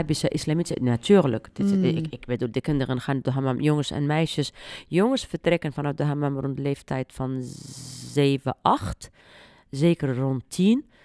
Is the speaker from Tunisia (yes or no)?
yes; Tunisia; Dutch is a second language; ik kom uit Tunesië, ik heb zoveel geleerd van westerse culturen.